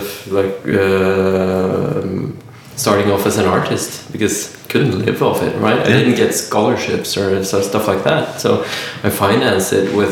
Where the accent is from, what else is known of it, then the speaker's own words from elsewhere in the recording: Holmestrand, Vestfold, Norway; Holmestrand. Went to school in Tønsberg, so yeah.